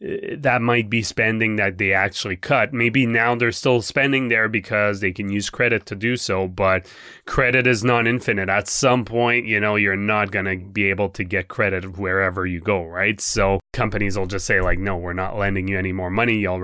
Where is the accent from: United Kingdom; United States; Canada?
Canada; Well, like, we're Canadian, so hockey sticks, hockey skates.